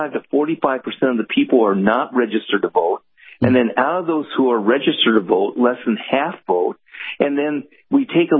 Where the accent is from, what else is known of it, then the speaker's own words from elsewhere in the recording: California, United States; moved away as an adult; Yes. I grew up all my life in California and moved this year.